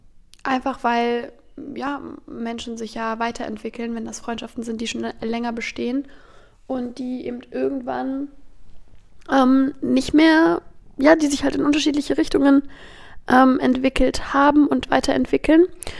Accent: Magdeburg, Saxony-Anhalt, Germany; now in Hamburg, Germany; jetzt, wo ich eine Weile in Hamburg wohne und ein, zwei Mal Leuten gesagt habe, wo ich herkomme, nämlich aus dem Osten, wussten voll viele Leute entweder nicht, wo Magdeburg liegt, obwohl Magdeburg die Landeshauptstadt von Sachsen-Anhalt ist

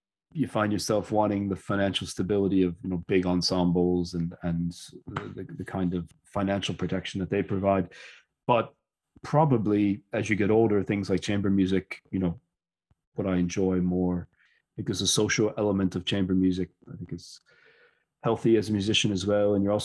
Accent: Pittsburgh, Pennsylvania, United States; I did. Yeah, I grew up in Pittsburgh.

